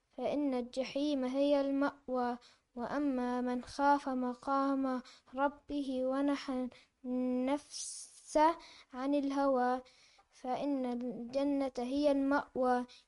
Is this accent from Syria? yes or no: yes; Syria